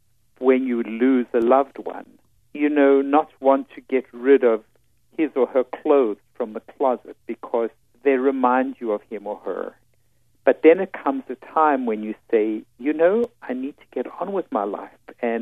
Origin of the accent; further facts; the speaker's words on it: South Africa; now in New York, United States; I came from South Africa to New York. It was perhaps one of the greatest adversities that I faced in coming to the North because I have SAD myself.